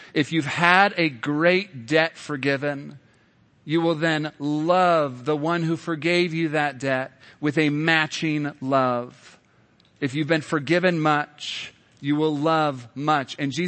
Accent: Nebraska, United States; Growing up in Nebraska, we, as a family, we did the Niobrara River.

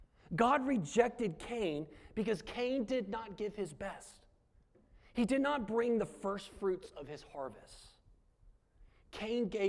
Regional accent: the South, United States; We'll be passive aggressive. We're from the South.

